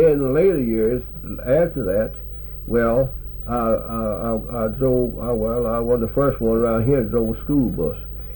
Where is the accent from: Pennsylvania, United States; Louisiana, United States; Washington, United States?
Louisiana, United States; Hawthorne; Well, I was born right here in Vernon Parish, well, in Hawthorne.